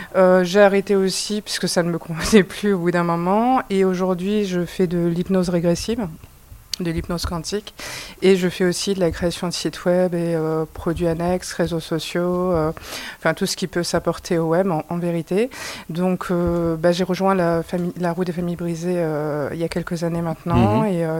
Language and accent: French; Paris, Île-de-France, France; now in Dax, France; Donc, moi, je suis parisienne. Mmh. Je suis. Enfin, j'ai emménagé sur Dax il y a une dizaine d'années maintenant.